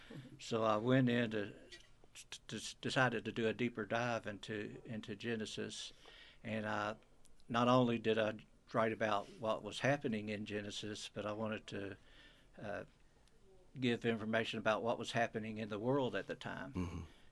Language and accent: English; Louisville, Kentucky, United States; So, well, I grew up in Louisville, and I moved around here about 20.